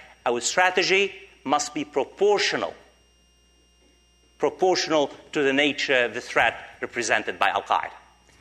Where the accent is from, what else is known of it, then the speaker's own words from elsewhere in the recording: United States; I'm talking as an American, it means we in the United States must maintain a distance